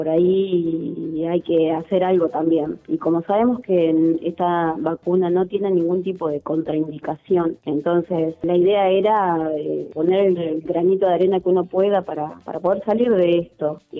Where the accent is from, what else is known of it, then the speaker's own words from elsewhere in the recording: Federal, Entre Ríos, Argentina; now in Buenos Aires, Argentina; Yo tengo 41 años, soy de Federal Entre Ríos, ahora estoy en Capital.